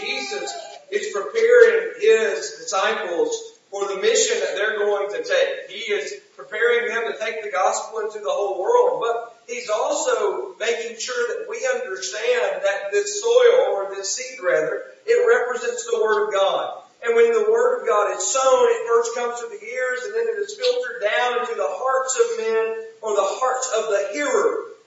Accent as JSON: {"language": "English", "region": "Alabama", "country": "United States", "said": "because I am an Alabama fan, because I am from Alabama, right?"}